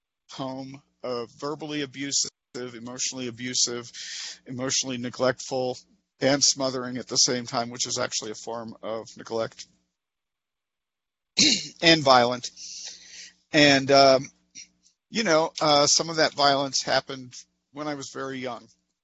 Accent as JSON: {"language": "English", "town": "Cincinnati", "region": "Ohio", "country": "United States", "tie": "born or raised there", "said": "I grew up in Cincinnati, and that's where I used, and that's where I got clean."}